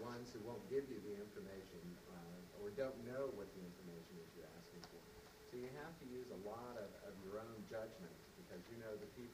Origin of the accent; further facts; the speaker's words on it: Oklahoma, United States; Like I came from the East Oklahoma.